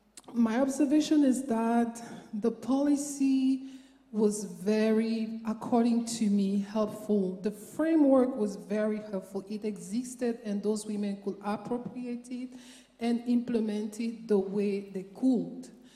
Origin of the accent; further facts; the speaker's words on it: Cameroon; born there; I was born in Cameroon